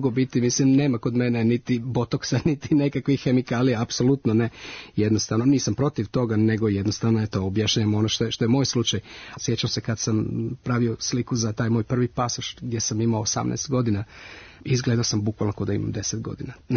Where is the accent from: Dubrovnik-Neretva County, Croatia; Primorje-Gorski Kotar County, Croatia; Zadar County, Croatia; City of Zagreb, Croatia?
Zadar County, Croatia; Zadar; moved away; mi smo izbjegli, kažem, iz Zadra 91.